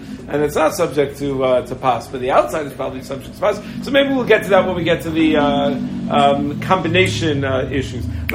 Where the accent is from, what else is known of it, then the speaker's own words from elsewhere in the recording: New York, United States; I was from New York, and New Jersey Chevron was much more involved.